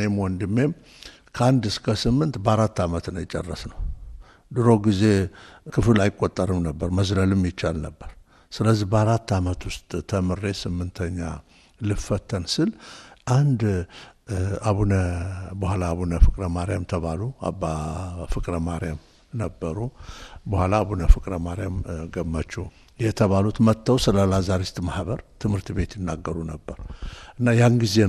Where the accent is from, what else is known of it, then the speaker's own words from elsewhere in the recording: Chelelqa, Hararghe, Ethiopia; እርግጥ ነው እኔ የተወለድኩት በሐረር ክፍለ ሀገር ጨረለቃ የሚባል ቦታ ላይ ነው። እዛ ወረዳ ነው እዛ ነው የተወለድኩት።